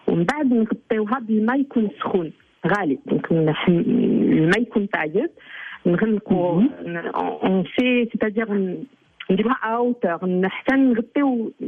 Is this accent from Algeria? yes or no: yes; Algeria; انا اصلي جزائريه وزوجي مغربي